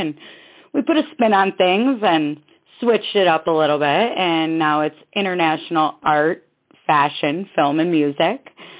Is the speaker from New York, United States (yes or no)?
yes; Syracuse, New York, United States; I mean, I guess Syracuse, you know, we're known for our basketball and our football and our college. So that was kind of like what it was growing up.